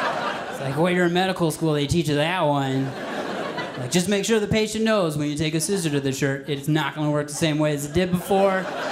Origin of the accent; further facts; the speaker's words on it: Minnesota, United States; I was like, well, I'm originally from Minnesota. I watch a lot of Minnesota sports